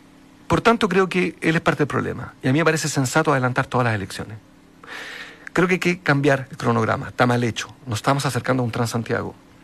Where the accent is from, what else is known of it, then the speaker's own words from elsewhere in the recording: Chile; Convengamos que es bien demente, bien extraño el momento en que los chilenos somos los ministros de Hacienda de Chile.